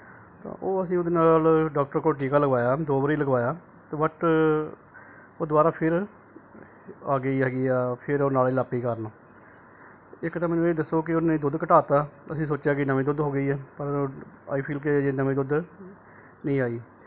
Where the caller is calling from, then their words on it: Hoshiarpur, Punjab, India; sir, ਮੈਂ ਹੁਸ਼ਿਆਰਪੁਰ ਤੋਂ